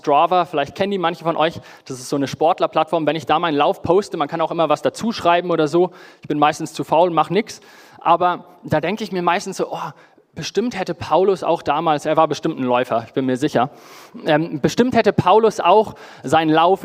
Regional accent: Johannesburg, Gauteng, South Africa; in Johannesburg, wo ich aufgewachsen bin, haben wir auf einem richtig großen Kirchengrundstück gewohnt. Fast 2 Hektar groß.

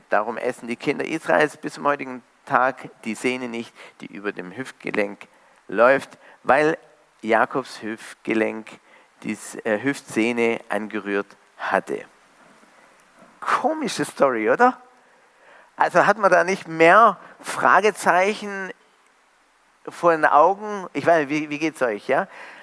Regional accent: Canada; Und ich komme ja ursprünglich aus Kanada rüber.

